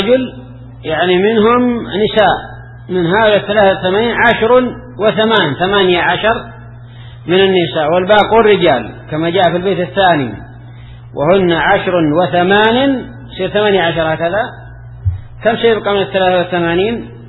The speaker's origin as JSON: {"language": "Arabic", "country": "Yemen", "said": "الحزبيون عندنا في اليمن كانوا يستدلون على المظاهرة"}